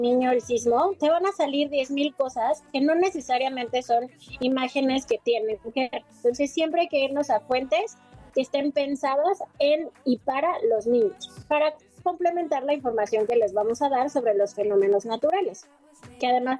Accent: Mexico City, Mexico; Yo, como saben, soy de la Ciudad de México.

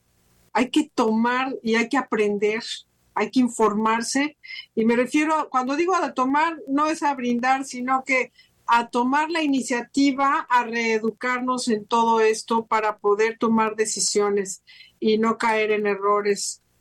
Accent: Mexico; la realidad es que como mexicanos tenemos que jalar parejo, no queda de otra

